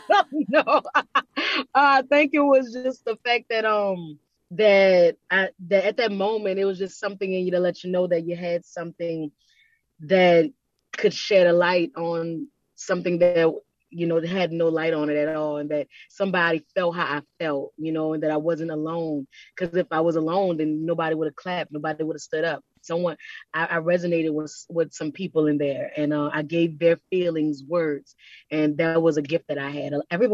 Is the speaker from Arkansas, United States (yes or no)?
no; New Orleans, Louisiana, United States; I mean, growing up in New Orleans public schools, you know, at times it's just not the easiest day.